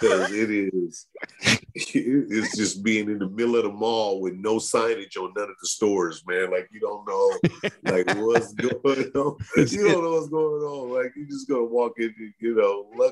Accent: St. Louis, Missouri, United States; Matter of fact, he's in my hometown of St. Louis.

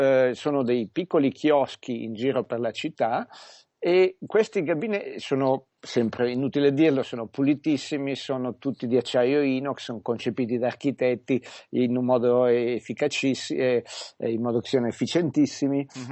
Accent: Milan, Lombardy, Italy; moved away as an adult; now in Zurich, Switzerland; io sono milanese Doc e radiopopolarese Doc da più di 30 anni, però ho appena ricevuto la cittadinanza svizzera e sono abito a Zurigo da 15 anni.

